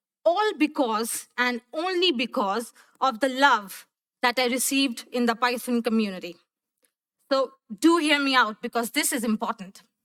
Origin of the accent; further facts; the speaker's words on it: India; moved away as an adult; now in Germany; I'm from India. I graduated from college this year, and I am now a software engineer at Anaconda. And I recently moved to Germany last Thursday.